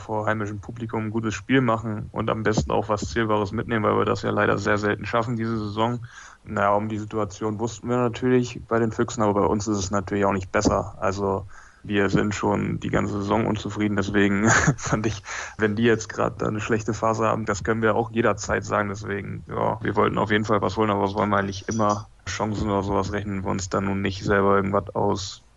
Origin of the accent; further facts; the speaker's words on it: Soltau, Lower Saxony, Germany; Ich komme aus Soltau, aus Niedersachsen.